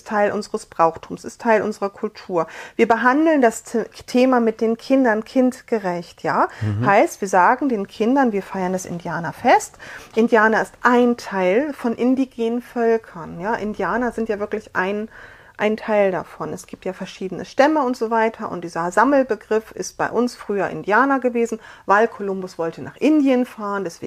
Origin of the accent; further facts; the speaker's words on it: Radebeul, Saxony, Germany; ich komme aus der Nähe von Radebeul, da ist alles